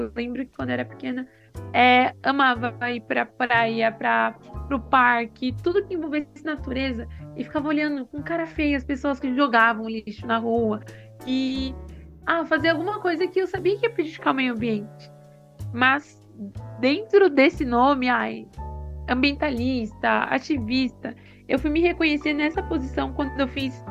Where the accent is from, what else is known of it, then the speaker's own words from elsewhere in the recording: São Paulo, Brazil; Eu tenho 26 anos, sou da Brasilândia, uma das maiores periferias de São Paulo.